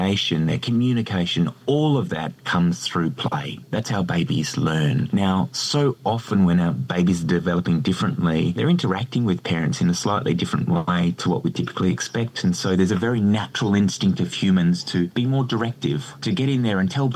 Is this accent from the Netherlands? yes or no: no; Perth, Western Australia, Australia; I'm from Perth. I'm Perth born and bred.